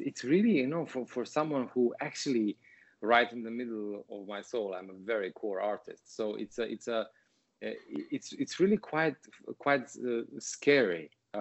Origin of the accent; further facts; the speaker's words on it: Montenegro; English is a second language; The reason why I haven't met many Montenegrins is because there aren't many of us.